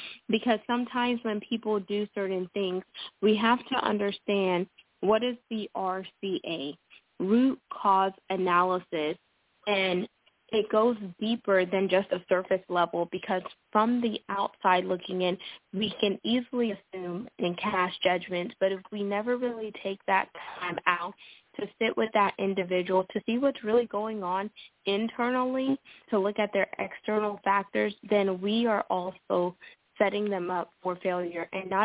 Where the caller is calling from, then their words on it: Houston, Texas, United States; I am calling from Houston, Texas